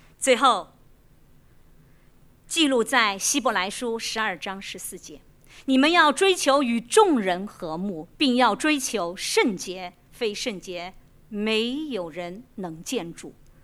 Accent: Shanghai, China; now in Hong Kong; 因着两地文化大不同，我来自上海啊，那婆家是典型的香港本地的

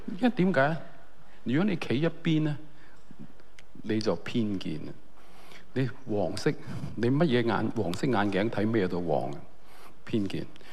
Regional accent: Hong Kong; 系讲紧我哋香港人咧，好珍贵、好珍惜嗰啲嘢

